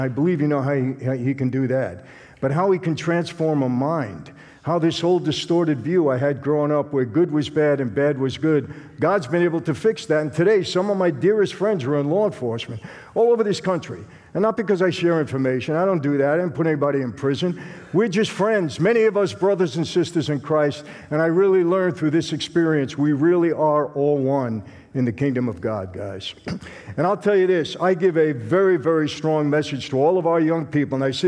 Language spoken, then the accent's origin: English; Brooklyn, New York, United States; also born or lived in Long Island; when I'm a kid growing up in Brooklyn, later on Long Island